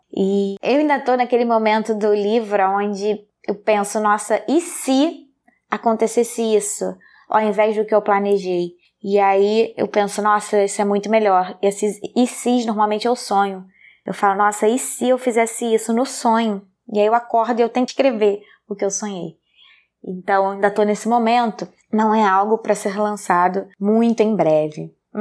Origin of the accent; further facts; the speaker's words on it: Rio de Janeiro, Brazil; eu sou aqui do Rio de Janeiro, então eu despacho daqui do Rio de Janeiro